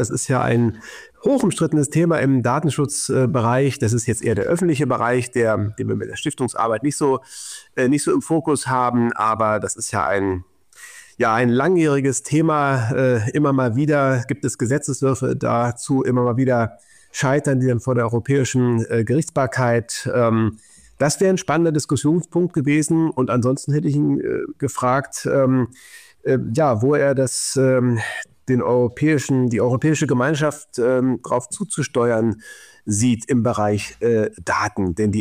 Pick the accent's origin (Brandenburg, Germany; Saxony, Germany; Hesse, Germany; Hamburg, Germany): Hamburg, Germany; now in Berlin, Germany; derzeit lebe ich in Berlin und arbeite halb in Leipzig. Genau, ich komme aus Hamburg